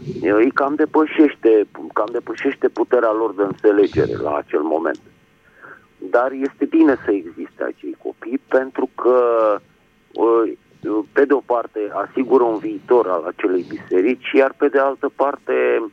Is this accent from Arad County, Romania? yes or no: no; Bucharest, Romania; din București.